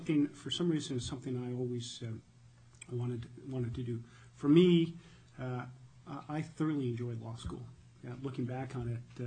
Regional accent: Nome, Alaska, United States; My roots, like many of yours, run deep in Alaska. I grew up first in Nome, where I gained a great appreciation and awareness for life in rural Alaska

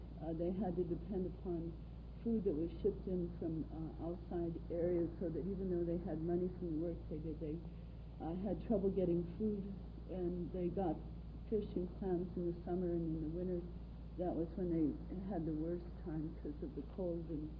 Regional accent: Anchorage, Alaska, United States; I'm from Anchorage.

